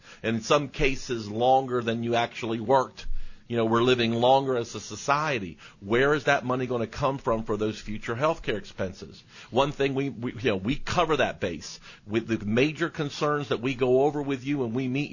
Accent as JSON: {"language": "English", "town": "Atlanta", "region": "Georgia", "country": "United States", "tie": "born or raised there", "said": "Yeah, she's from my hometown here in Atlanta."}